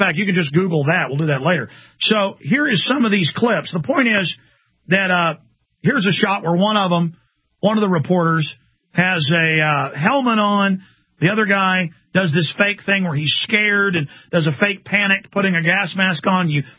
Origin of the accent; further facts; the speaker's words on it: Dallas, Texas, United States; I was glued to CNN at my friends' houses and at my girlfriend's house growing up in Dallas. That was right before I moved to Austin.